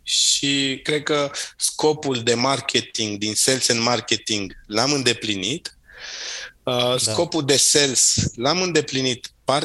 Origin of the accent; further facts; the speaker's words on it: Târgoviște, Dâmbovița, Romania; cel puțin și în București și în Târgoviște, în orașul natal din care eu sunt, unde m-am născut